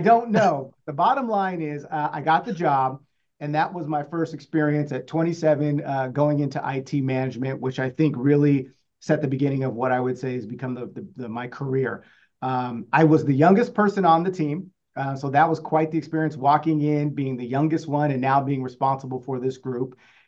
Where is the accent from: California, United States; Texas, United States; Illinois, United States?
California, United States; So I graduated originally, so I grew up in California, originally started my college career up in Maine at Bates College